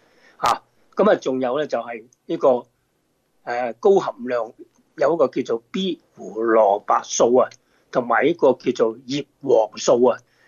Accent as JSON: {"language": "Cantonese", "country": "China"}